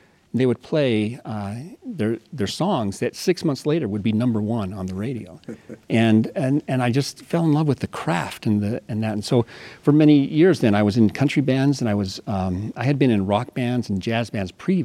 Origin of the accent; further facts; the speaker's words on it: Brigham City, Utah, United States; I was raised in Brigham City, and she came from Chicago